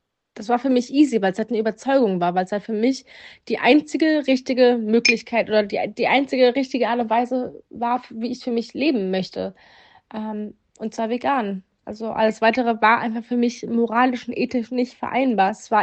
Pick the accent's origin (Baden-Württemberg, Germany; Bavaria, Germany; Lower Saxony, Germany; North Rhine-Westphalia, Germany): North Rhine-Westphalia, Germany; born there; now in Berlin, Germany; ich wohne noch nicht schon immer in Berlin. Ich wohne seit 2016 in Berlin. Ich komme gebürtig aus der Eifel, aus NRW, Nähe Köln.